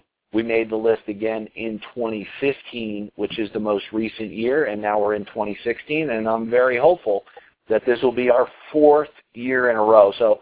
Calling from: Colorado, United States; I'm calling in from Colorado tonight.

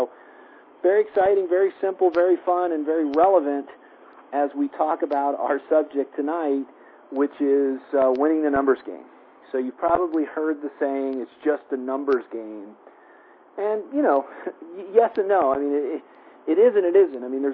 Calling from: Colorado, United States; I'm calling in from Colorado tonight.

